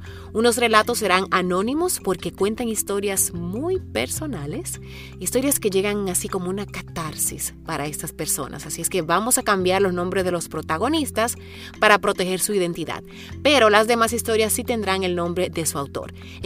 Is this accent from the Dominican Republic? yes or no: yes; Dominican Republic; now in Seattle, United States; donde contaba las historias de cuando me mudé desde la República Dominicana hasta Seattle.